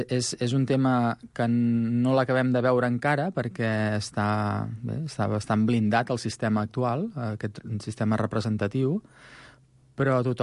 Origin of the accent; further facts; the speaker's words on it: Cardedeu, Catalonia, Spain; en el municipi d'on jo soc, a Cardedeu